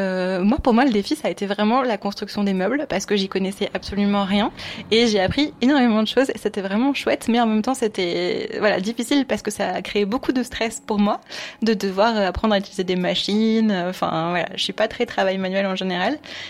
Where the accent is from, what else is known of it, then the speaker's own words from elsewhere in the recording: Romans-sur-Isère, Auvergne-Rhône-Alpes, France; Ah, moi, je suis de Romans. J'ai grandi à Romans.